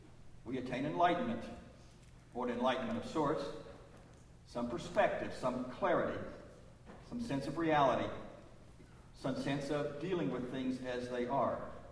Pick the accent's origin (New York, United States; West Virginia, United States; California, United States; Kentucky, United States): West Virginia, United States; Charleston; Even as a youngster growing up in the Charleston, West Virginia area, I was aware of how hard he worked as a self-employed house painter